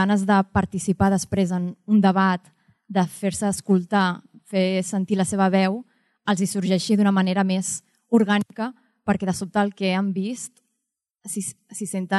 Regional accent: Catalonia, Spain; que sóc catalana, o sigui, nascut aquí i parlo català

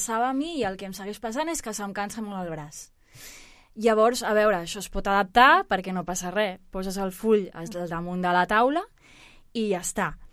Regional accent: Barcelona, Catalonia, Spain; born there; sóc una noia de 31 anys, vaig néixer a Barcelona

